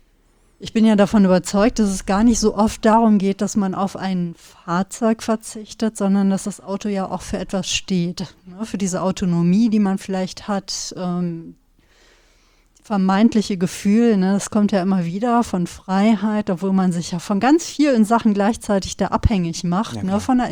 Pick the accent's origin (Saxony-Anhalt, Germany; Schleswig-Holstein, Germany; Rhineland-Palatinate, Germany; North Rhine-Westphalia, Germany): North Rhine-Westphalia, Germany; ich komme ja aus dem Sauerland